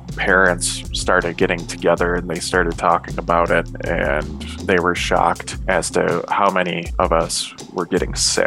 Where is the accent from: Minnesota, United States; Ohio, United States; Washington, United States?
Minnesota, United States; Oakdale; now in Cottage Grove, United States; Where I grew up was in Oakdale, Minnesota, which is basically ground zero, I found out later, of the 3M chemical dumps